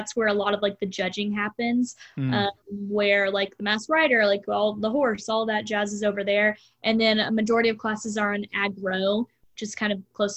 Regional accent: Seminole, Texas, United States; I like grew up my whole entire like life. I'm from Seminole, Texas. So only an hour away from Lubbock.

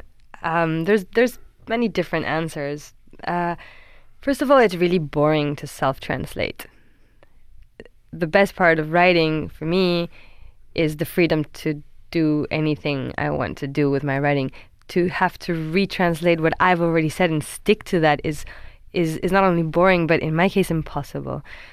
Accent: South Korea; also born or lived in South Africa; I grew up speaking in English because I grew up in South Korea and South Africa.

